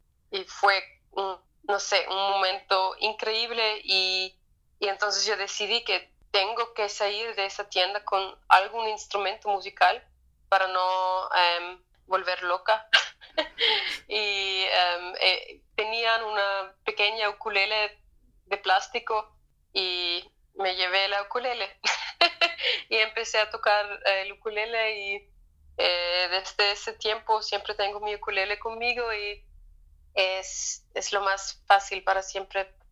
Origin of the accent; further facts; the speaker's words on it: Austria; accent: Austrian dialect; first language Austrian German dialect; Spanish is a second language; Pero así es que tal vez después del dialecto austríaco, el español para mí es la lengua más cercana